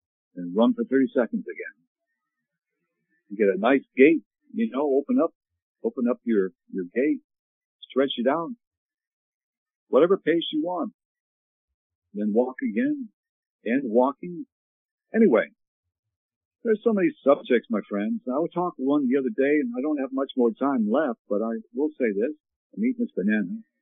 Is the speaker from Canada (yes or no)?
yes; Canada; now in United States; I'm from Canada, did I tell you?